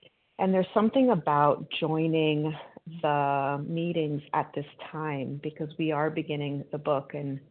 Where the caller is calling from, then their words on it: Queens, New York, United States; I'm calling from New York in Queens.